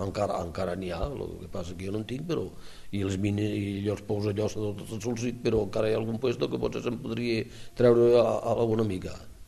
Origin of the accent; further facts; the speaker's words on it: Flix, Catalonia, Spain; jo sóc de Flix, no sóc d'aquí, i a Flix doncs, hi havia uns mestres